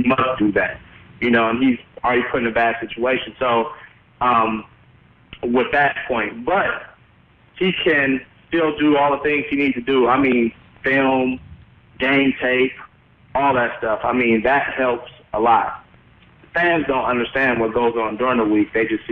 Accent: Los Angeles, California, United States; I grew up in South Central Los Angeles, so I didn't always have the best childhood.

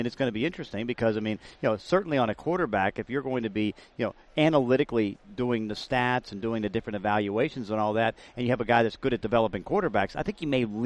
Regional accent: Pittsburgh, Pennsylvania, United States; Listen, I grew up in Pittsburgh, right?

